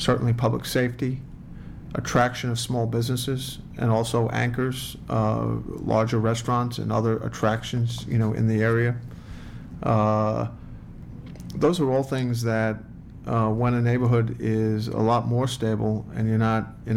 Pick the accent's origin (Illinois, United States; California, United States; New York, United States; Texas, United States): New York, United States; Brooklyn; I grew up in Brooklyn.